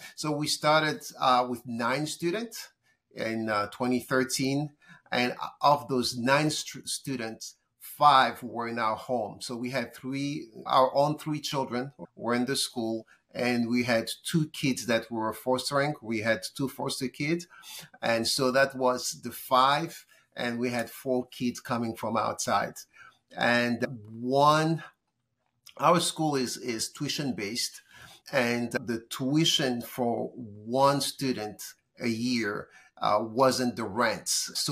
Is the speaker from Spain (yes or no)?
no; DR Congo; I'm originally from the Congo, and the Congo is very vast.